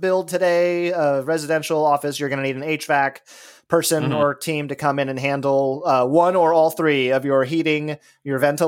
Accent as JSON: {"language": "English", "town": "Los Angeles", "region": "California", "country": "United States", "tie": "born or raised there"}